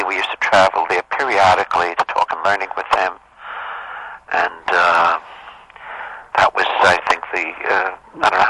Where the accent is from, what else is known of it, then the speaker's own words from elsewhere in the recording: United States; born there; I was born in America.